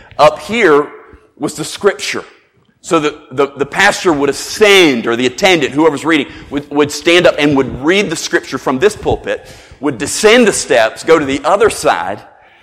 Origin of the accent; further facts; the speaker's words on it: Dubai, United Arab Emirates; I grew up in Dubai. I can tell you about Dubai.